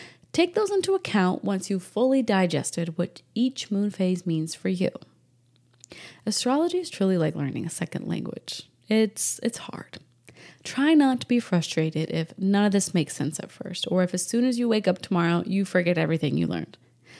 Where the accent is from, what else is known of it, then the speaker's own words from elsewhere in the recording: New Hampshire, United States; I grew up in New Hampshire. I know exactly what it looks like.